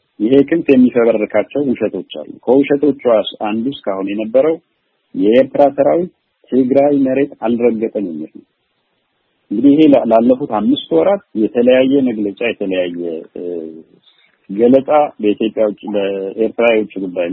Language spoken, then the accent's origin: Amharic; Tigray, Ethiopia; born there; እኔ እያወራሁ ያለሁት አሁን ትግራይ ውስጥ ከደፈሯት በኋላ ባዕድ ቁሳቁስ አካልዋ ውስጥ ያስገቡባት ሴት እኔ የተወለድኩበት አካባቢ ነው ያለች።